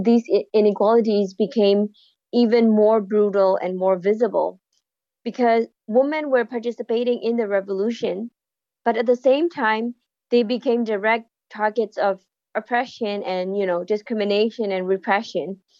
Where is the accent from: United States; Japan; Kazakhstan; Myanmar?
Myanmar; English is a second language; Growing up in Myanmar, there's a big gap between like how gender is seen and how it actually plays out in daily life.